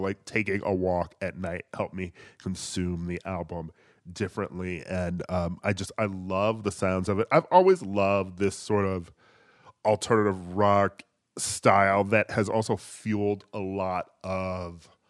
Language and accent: English; Midwest, United States; just sort of like a black kid growing up in the Midwest